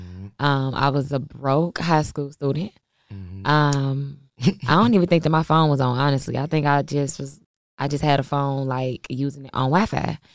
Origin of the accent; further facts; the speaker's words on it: St. Louis, Missouri, United States; I'm from the Lou.